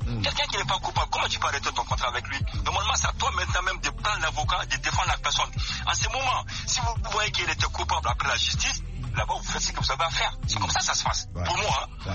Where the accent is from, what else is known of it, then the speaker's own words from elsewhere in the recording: Mali; en tant que Malien, en tant que quelqu'un qui aime que le Mali avance